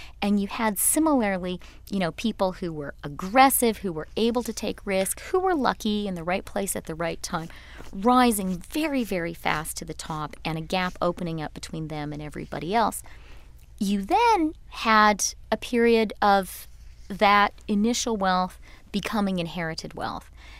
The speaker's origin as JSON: {"language": "English", "country": "Canada", "said": "I guess that doesn't fully include me because I'm Canadian"}